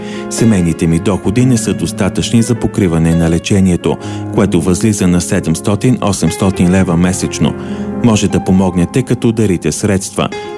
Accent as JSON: {"language": "Bulgarian", "town": "Belogradchik", "region": "Vidin Province", "country": "Bulgaria", "said": "съм от Белоградчик."}